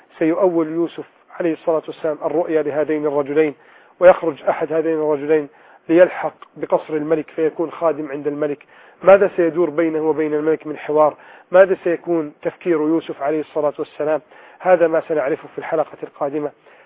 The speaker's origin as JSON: {"language": "Arabic", "country": "Egypt", "said": "بلدنا مصر"}